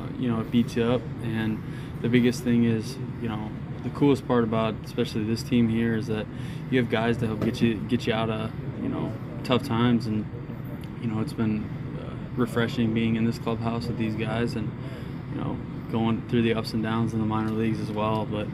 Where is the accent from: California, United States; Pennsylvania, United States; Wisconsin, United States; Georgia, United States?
Wisconsin, United States; Waukesha; Waukesha, Wisconsin.